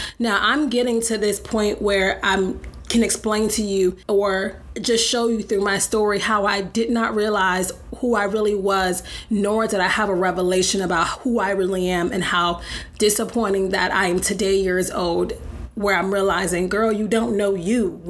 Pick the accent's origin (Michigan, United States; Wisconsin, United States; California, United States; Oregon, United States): Michigan, United States; also born or lived in Maryland; now in Atlanta, United States; I grew up in Michigan, lived the majority of my life in Maryland, and recently moved to Atlanta to pursue this new journey of motherhood on my own.